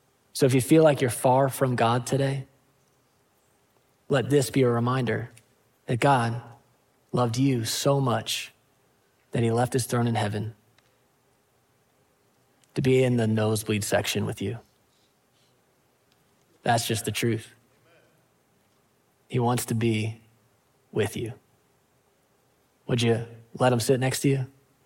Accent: Pittsburgh, Pennsylvania, United States; And you know, I'm from Pittsburgh

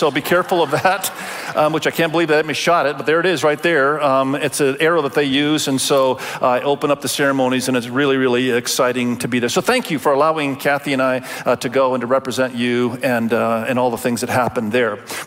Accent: Indonesia; first language Indonesian; English is a second language; I was raised in Indonesia, and so I was a little nervous, frankly, because when I grew up, English is my second language. And so I spoke Indonesian when I was a kid, and I still remember it

